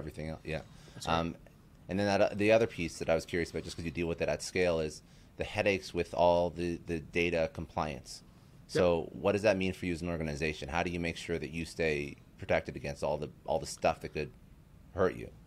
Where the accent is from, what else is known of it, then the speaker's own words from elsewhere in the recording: Canada; especially in Canada, I'm Canadian